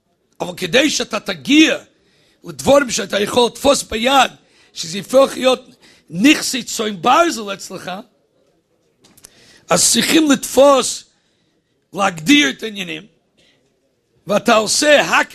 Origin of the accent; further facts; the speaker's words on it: Rehovot, Central District, Israel; אני מרחובות